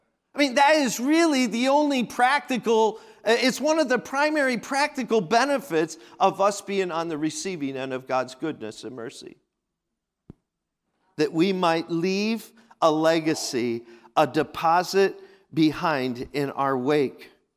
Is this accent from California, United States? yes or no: no; Pennsylvania, United States; we used to sell blackberries where I grew up in Pennsylvania.